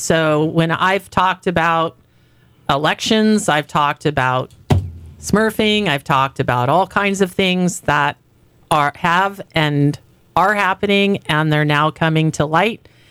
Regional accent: United States; So I'm an American. My ancestors fought in the American Revolution.

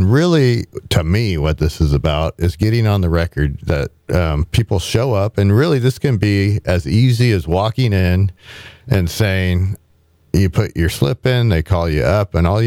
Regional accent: Paso Robles, California, United States; I'm from Paso Robles

